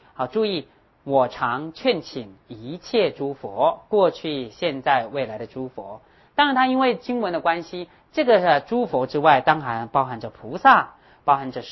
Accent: Taiwan; accent: Hakka; first language Hakka; 我是客家人，我会用客家话讲啊，我客家话是我的母语，我会用客家话讲经，但是我的台语啊，公美烂邓，我的台语是很差，

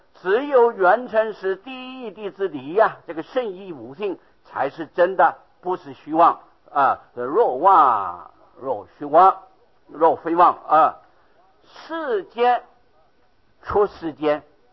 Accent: Taiwan; 我没有到过大陆，我是台湾土生土长的。哎呀，我现在要改口说马路边学来的，我这个国语马路边学来的，所以啊没有办法咬得很清楚啊。

